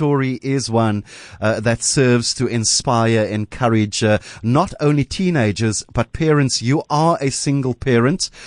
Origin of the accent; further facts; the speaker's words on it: Cape Town, Western Cape, South Africa; I love stories like this, especially when it comes out of the community that I come from, and I come from the Cape Flats, as you know, I'm not ashamed to say that.